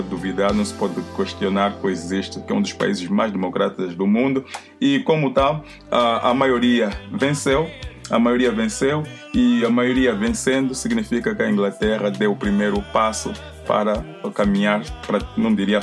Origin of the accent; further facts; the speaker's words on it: Angola; now in United Kingdom; como angolano que sou, por que não falar um pouco sobre isso?